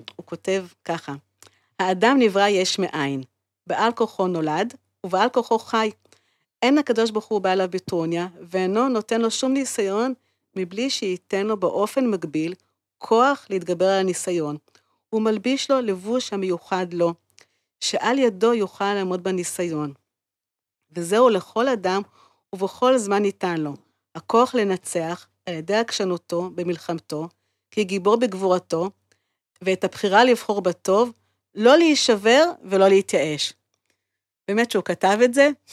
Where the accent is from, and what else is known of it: Haifa, Haifa District, Israel; born or raised there